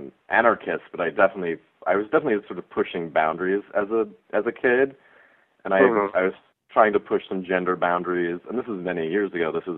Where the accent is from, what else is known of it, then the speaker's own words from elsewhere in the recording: Golden, Colorado, United States; also born or lived in New York City; I am an American. I was born here in New York City, but I grew up in Colorado, in a little town outside of Denver called Golden.